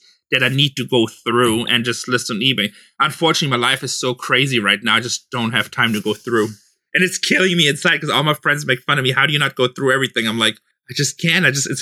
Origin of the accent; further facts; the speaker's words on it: Germany; now in United States; I'm an immigrant, just for the record, first generation. I wasn't even born here, so my daughter's first generation. I'm from Germany.